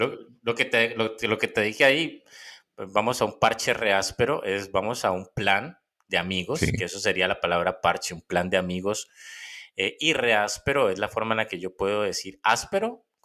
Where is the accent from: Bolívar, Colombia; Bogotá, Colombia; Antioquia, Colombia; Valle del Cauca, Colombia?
Valle del Cauca, Colombia; Cali; en cuanto a Cali, ¿yo qué te puedo decir de Cali? Cali tenemos como un español un poco...